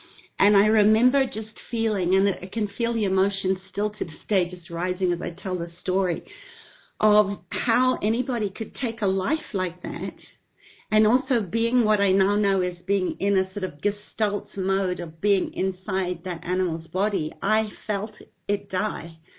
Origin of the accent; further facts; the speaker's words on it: Zimbabwe; we actually came from Zimbabwe. I was born in Zimbabwe